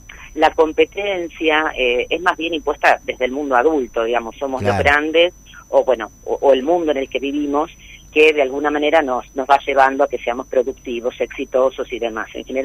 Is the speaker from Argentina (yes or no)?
yes; Argentina